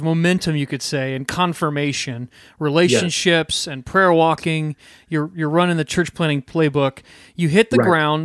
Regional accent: United States; I can only speak as an American, but like in my culture

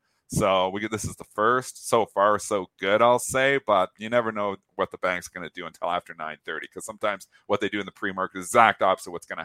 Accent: Canada; it's called Canfor in Canada because I'm Canadian

